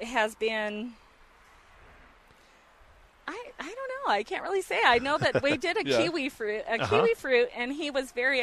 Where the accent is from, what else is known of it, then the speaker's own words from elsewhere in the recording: Westminster, Colorado, United States; No, I'm from Colorado, born and raised in Colorado, joined the military to do some traveling, and I ended up right back in Fort Carson.